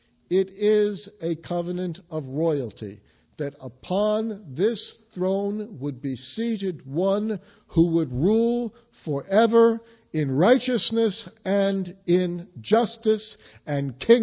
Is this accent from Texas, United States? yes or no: no; New York, United States; The neighborhood I grew up in New York was, three equal parts, basically, Jewish, Irish, and Italian.